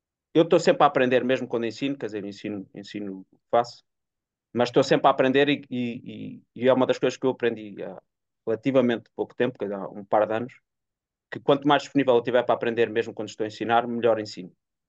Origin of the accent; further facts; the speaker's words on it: Lisbon, Portugal; now in Porto, Portugal; ou estava a morar no Porto, sou de Lisboa e fui morar para o Porto, e não conhecia ninguém